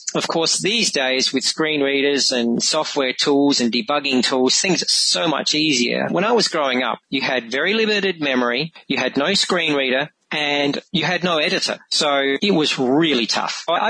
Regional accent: Adelaide, South Australia, Australia; now in Tasmania, Australia; No, actually, I grew up in Adelaide, which is the capital of South Australia. So if you can imagine Australia, the mainland, that's the south-central state of Australia. We only moved to Tasmania about 4 years ago.

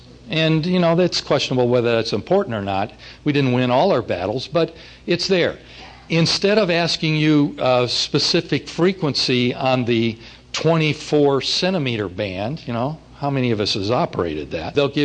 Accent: California, United States; Okay, great. I'm from California too.

